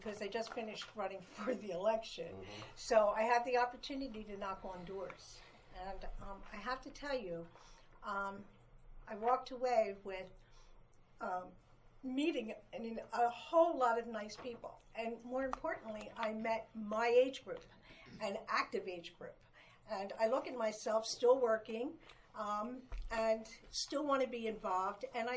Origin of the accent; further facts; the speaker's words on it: Pennsylvania, United States; I was born and raised in Delaware County, so back in 1991, I was councilwoman in the borough of Brookhaven for two terms.